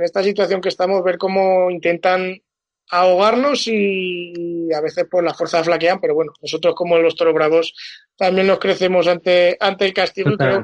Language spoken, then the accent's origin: Spanish; Pedrola, Aragon, Spain; Y las versiones taurinas van desde una suelta de vaquillas aquí en mi pueblo, en Pedrola